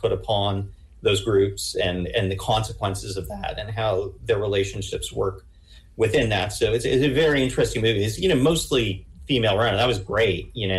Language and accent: English; Ottawa, Ontario, Canada; My mother is from Quebec. But because I grew up in Ottawa, which is a more Anglophone space